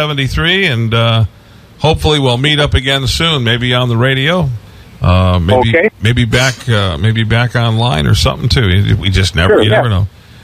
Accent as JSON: {"language": "English", "town": "Dearborn Heights", "region": "Michigan", "country": "United States", "tie": "born or raised there", "said": "Well, see, I'm originally from your area. I grew up in Dearborn Heights, and..."}